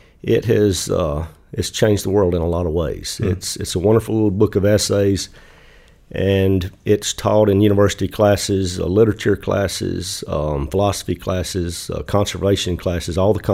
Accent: Georgia, United States; Well, I grew up in Northwest Georgia over on the Alabama line

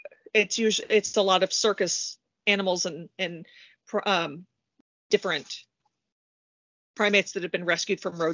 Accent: Orlando, Florida, United States; from Orlando, Florida.

